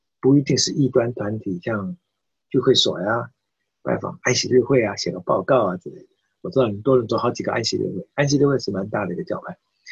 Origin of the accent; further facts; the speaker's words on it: Fujian, China; 如果你是福建闽南人，跟我一样的话，我就用福建话来念的话呢